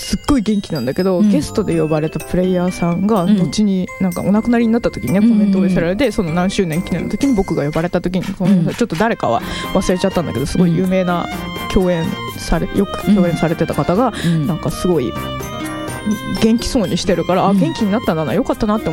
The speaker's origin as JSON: {"language": "Japanese", "region": "Kansai", "country": "Japan", "said": "私関西出身じゃない、うん、関西って毎週土曜日の夕方、うん、"}